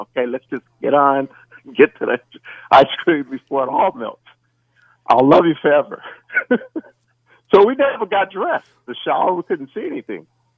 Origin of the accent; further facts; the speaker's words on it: Compton, California, United States; You know, I'm from Compton, and we play with no lights, so I'm used to that.